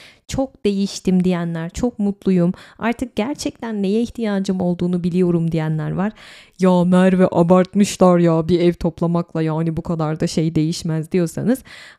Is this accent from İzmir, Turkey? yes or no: yes; İzmir, Turkey; Ben herhalde bir İzmirli olarak böyle bir tanrı yaratsam adını Klorak'tan Klorakos koyardım.